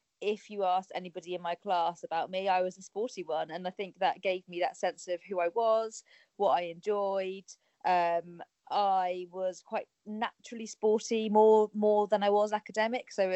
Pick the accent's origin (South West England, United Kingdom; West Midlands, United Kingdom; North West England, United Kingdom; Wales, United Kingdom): South West England, United Kingdom; I grew up in Cornwall, and so the coast and the rolling hills and all these things really reminded me of home